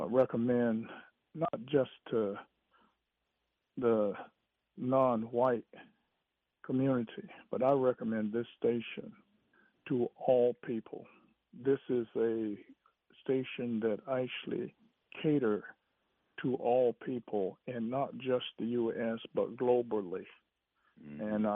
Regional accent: North Carolina, United States; I came here from North Carolina years ago

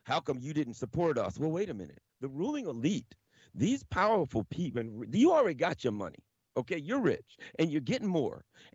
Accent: Glen Burnie, Maryland, United States; I grew up in Glen Burnie, Pasadena.

